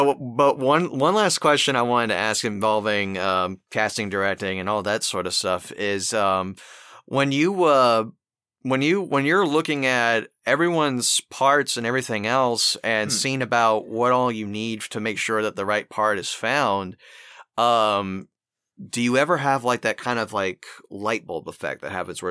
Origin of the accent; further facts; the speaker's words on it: Southern United States, United States; accent: Southern; I do have Southern dialect. And some of my word pickings and choosings might sound a little odd, and my accent will probably just come out randomly rather than often like it would for the rest of my family.